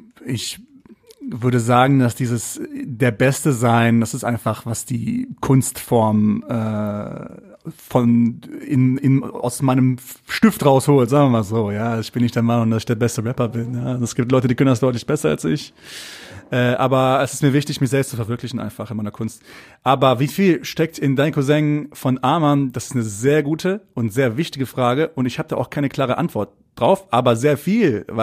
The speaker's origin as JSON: {"language": "German", "town": "Essen", "region": "North Rhine-Westphalia", "country": "Germany", "said": "Irgendwie Essen ist der Ort, wo ich herkomme, der mich sehr bewegt, wo meine Freunde leben."}